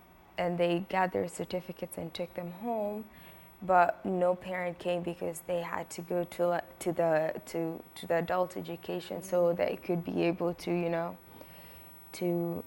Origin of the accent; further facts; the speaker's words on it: San Diego, California, United States; growing up in City Heights, and I went to Crawford High School.